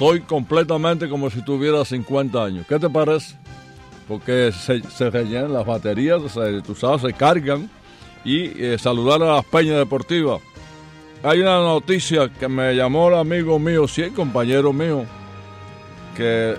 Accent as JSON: {"language": "Spanish", "region": "Las Tunas", "country": "Cuba", "said": "yo soy de Tuna, y a 67 kilómetros"}